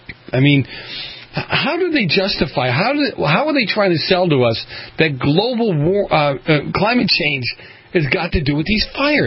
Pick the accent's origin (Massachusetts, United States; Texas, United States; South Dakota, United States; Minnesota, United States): Massachusetts, United States; Boston; When I grew up in Boston, and I was there for the blizzards of 78 and 79, you know, 15, 20-foot snowdrifts.